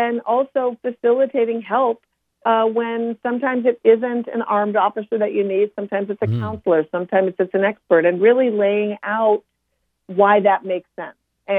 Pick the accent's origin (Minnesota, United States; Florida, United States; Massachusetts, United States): Minnesota, United States; It's so fascinating because me being born and raised in Minnesota, I just love talking to your audience